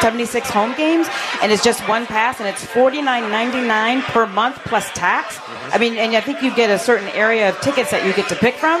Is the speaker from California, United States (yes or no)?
no; Arizona, United States; And I'm from Arizona, remember?